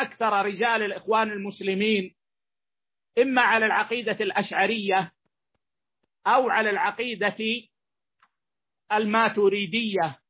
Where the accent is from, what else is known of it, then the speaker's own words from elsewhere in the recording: Saudi Arabia; إلى بلادنا السعودية